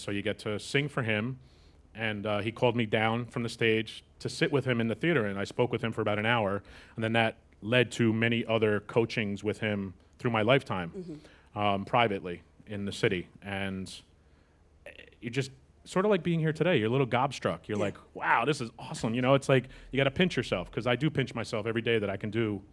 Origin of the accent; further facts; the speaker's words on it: New York, United States; well, actually, I'm from New York, and sure, go right ahead.